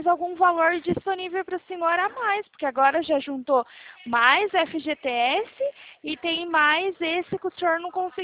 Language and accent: Portuguese; Itapetininga, São Paulo, Brazil; eu sou aqui de Tapetininga